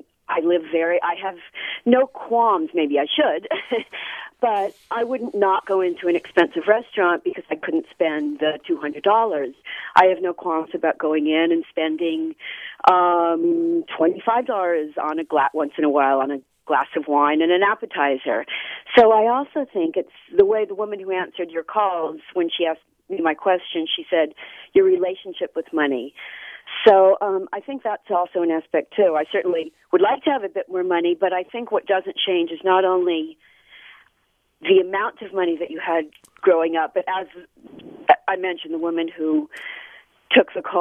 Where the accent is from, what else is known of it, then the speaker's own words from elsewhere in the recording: San Francisco, California, United States; You know, I grew up in here in San Francisco